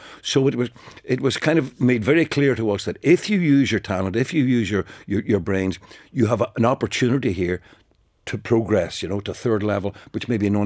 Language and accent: English; Derry, Northern Ireland, United Kingdom; growing up in Derry had a lot to do with it. And St. Columb's College had a lot to do with it.